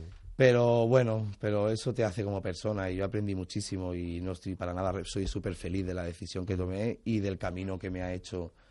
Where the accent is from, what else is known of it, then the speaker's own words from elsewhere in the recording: Badalona, Catalonia, Spain; also born or lived in Córdoba; yo soy de Badalona, soy de una ciudad pegada a Barcelona, sí. Yo me he criado siempre entre Córdoba y Badalona porque mis padres son de Córdoba y siempre hemos estado a caballo entre una ciudad y otra.